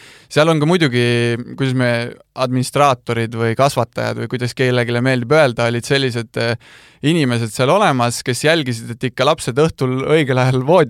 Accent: Rakvere, Lääne-Viru County, Estonia; also born or lived in Viljandi; now in Tallinn, Estonia; sealt Rakvere poolt ma olen pärit

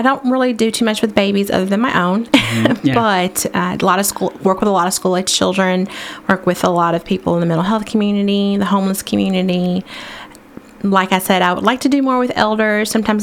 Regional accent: Paris, Kentucky, United States; also born or lived in North Carolina; now in Lexington, United States; I was born in North Carolina. Great. And but I've lived most of my life in Bourbon County. Paris. I went to Paris High School.

